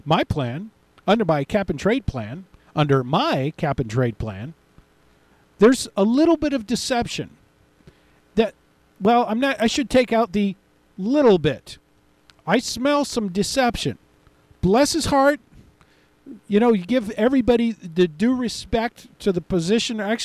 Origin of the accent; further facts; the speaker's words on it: California, United States; born there; I was born in California. I have a domicile of origin of California.